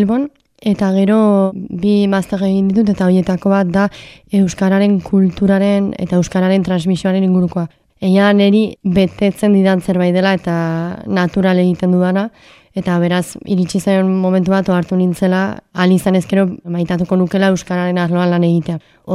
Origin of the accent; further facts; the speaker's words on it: Hendaye, Nouvelle-Aquitaine, France; Endaiatik heldu naiz, eta duela hilabete hasi nintzen onpiztu elkartean lanean. 24 urte ditut